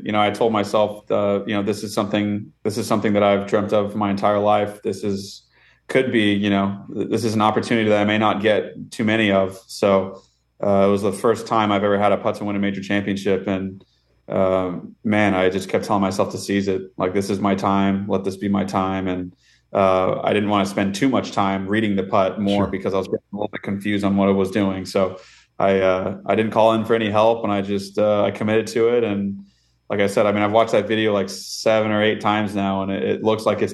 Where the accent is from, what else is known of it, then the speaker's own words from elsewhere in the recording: West Coast, United States; And, you know, I'm from the West Coast.